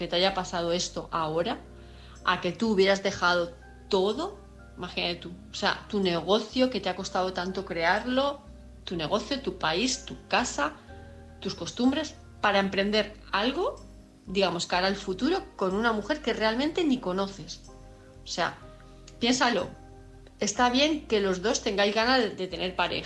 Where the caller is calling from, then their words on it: Palma, Balearic Islands, Spain; de Palma de Mallorca.